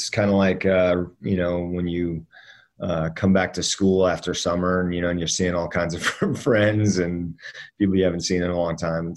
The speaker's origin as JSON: {"language": "English", "town": "Miami", "region": "Florida", "country": "United States", "tie": "born or raised there", "also_born_or_lived": "Northern Virginia", "said": "so that's why I grew up down in Miami, living in Miami. But I spent all my summers and winters up in the Northern Virginia area, you know, DC."}